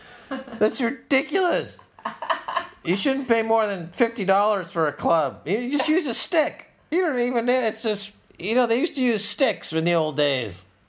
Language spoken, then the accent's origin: English; Larchmont, New York, United States; born there; We moved to Larchmont before I was born from New York City.